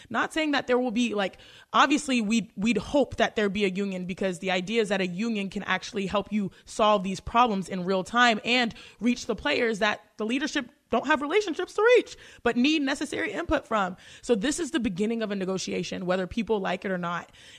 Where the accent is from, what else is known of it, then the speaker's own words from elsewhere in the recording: Cypress, Texas, United States; I grew up in Cypress, Texas, the suburbs of Northwest Houston.